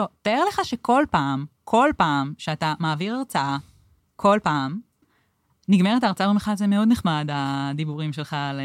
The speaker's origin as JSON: {"language": "Hebrew", "town": "Ramat Gan", "region": "Tel Aviv District", "country": "Israel", "said": "אני רמת גני."}